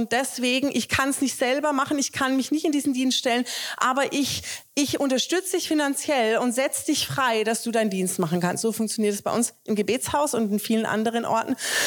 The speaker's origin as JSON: {"language": "German", "region": "Baden-Württemberg", "country": "Germany", "said": "Aber ich komme aus Baden"}